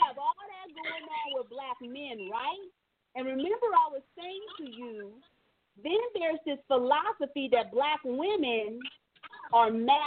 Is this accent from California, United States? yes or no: yes; San Francisco, California, United States; When I look at you, you remind me of what I grew up with in San Francisco, okay?